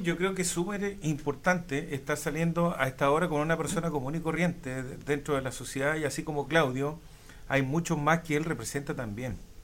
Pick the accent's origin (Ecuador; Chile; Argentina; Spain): Chile; Palena, Los Lagos; moved away; tuve que salir de mi comuna de Palena, el extremo sur de la décima región, para poder crecer y poder instalarme en esta sociedad.